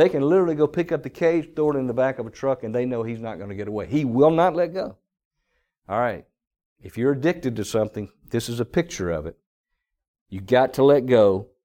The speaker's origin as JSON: {"language": "English", "region": "Mississippi", "country": "United States", "tie": "born or raised there", "said": "I remember years ago, my brother and I grew up in the Mississippi Delta."}